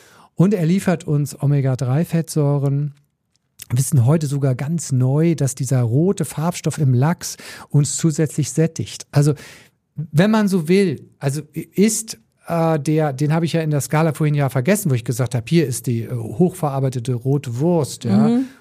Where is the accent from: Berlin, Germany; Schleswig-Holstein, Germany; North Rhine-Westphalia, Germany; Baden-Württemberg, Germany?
Schleswig-Holstein, Germany; also born or lived in Hamburg; Ich bin Holsteiner, Hamburger. Tatsächlich bin ich auch mit Fisch halt groß geworden.